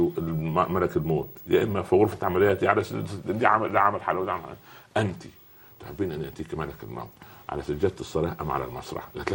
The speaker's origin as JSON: {"language": "Arabic", "town": "Minya", "region": "Minya Governorate", "country": "Egypt", "tie": "born or raised there", "said": "انا اذكر كنا كل صباح نعمل نشيد للمنيا، وكان علم المنيا عليه نفرتيتي."}